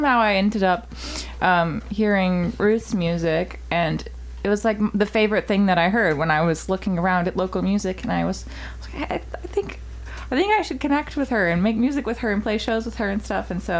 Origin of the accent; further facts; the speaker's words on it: Nashville, Tennessee, United States; also born or lived in Franklin; I usually just say Nashville because I grew up in Nashville from when I was like 12, and I lived there in a little town called Franklin just outside Nashville.